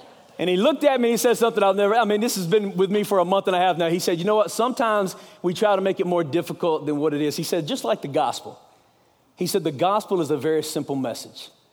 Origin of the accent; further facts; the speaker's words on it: Charlotte, North Carolina, United States; I'm from Charlotte, North Carolina.